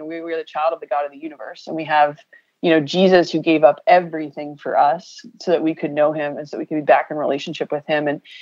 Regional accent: Connecticut, United States; I grew up in Connecticut, was on this particular track in New Britain, Connecticut.

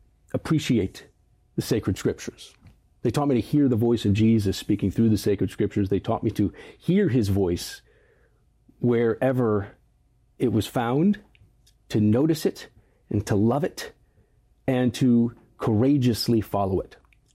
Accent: Centerville, Ohio, United States; I grew up in Ohio, in Dayton, Ohio, a city south of Dayton, Ohio, in Centerville, Ohio. And when I grew up there in Centerville, Ohio, I developed a love for music, the performing arts.

